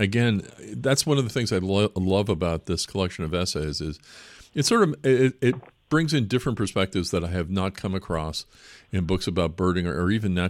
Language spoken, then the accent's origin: English; Watertown, Massachusetts, United States; I grew up in Watertown, Massachusetts.